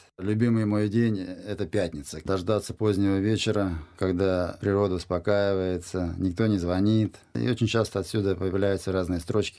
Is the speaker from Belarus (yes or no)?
no; Saint Petersburg, Russia; Я всегда с гордостью признаюсь, что я петербуржец